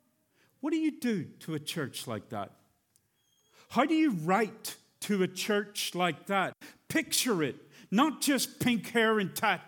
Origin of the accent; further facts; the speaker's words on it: Ireland; You have to realize I'm from Ireland. I go up to my seat and down to the pulpit.